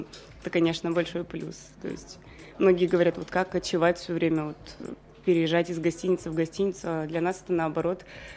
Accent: Donetsk, Donetsk Oblast, Ukraine; Я местная, да, я из Донецка.

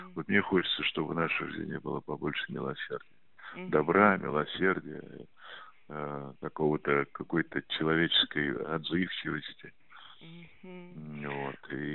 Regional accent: Moscow, Russia; Я родился в Москве, я родился в Сокольниках, поэтому Москву я очень хорошо знаю. Я не приезжий человек. Вот я прожил здесь всю свою жизнь

